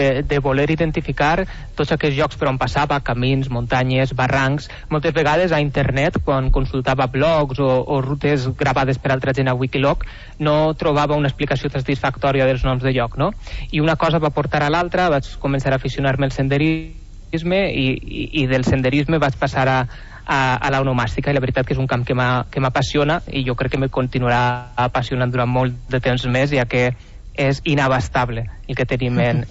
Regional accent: Valencian Community, Spain; Sí, ja m'ho enganxa que sóc valencià, la veritat que dic dos paraules i se'm nota de seguida, no?

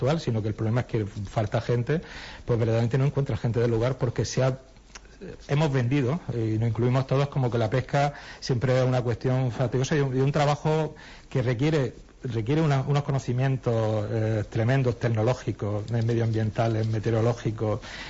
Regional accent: Almería, Andalusia, Spain; Si os sirve de referencia, yo vengo de Almería

